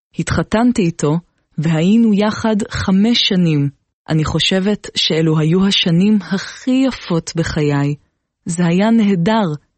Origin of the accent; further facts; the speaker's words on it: Germany; now in Israel; נולדתי בגרמניה. אבי נהרג במלחמת העולם השנייה.